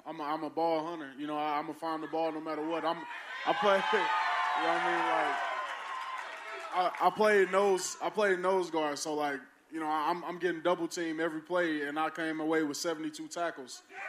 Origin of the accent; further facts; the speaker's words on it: St. Louis, Missouri, United States; I mean, I'm from St. Louis, and you know what I mean? The Rams vacated me, so this my hometown team now.